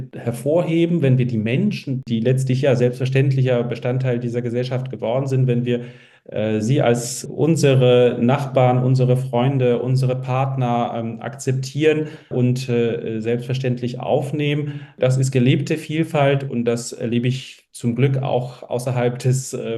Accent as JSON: {"language": "German", "region": "Berlin", "country": "Germany", "tie": "born or raised there", "said": "Geflüchteter aus Polen in den 80er Jahren nach West-Berlin ausgewandert oder geflohen. Ich bin dann in einem Asylantenheim, so hieß es damals, aufgewachsen in West-Berlin."}